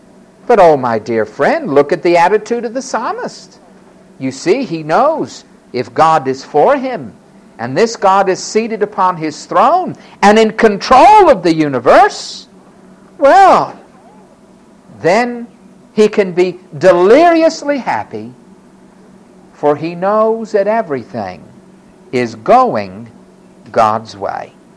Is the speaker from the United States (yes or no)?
yes; Florida, United States; Maybe growing up in Florida with those hurricanes. I still like it. As a kid, I used to go out in the hurricane.